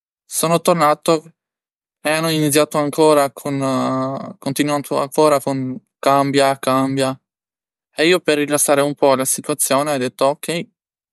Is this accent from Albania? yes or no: yes; Albania; Italian is a second language; 25 anni, vengo da Albania.